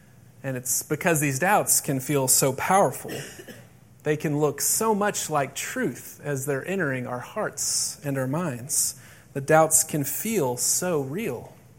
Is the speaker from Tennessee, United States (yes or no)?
no; Dallas, Texas, United States; So I grew up in Dallas, and one winter day I went outside as a teenager, and it was probably in the mid-30s, and the sun was out, so it was a freezing cold day by native Texan standards.